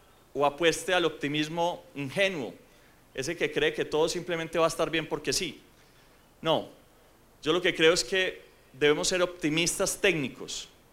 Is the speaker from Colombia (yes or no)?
yes; Colombia; reconocernos como colombianos.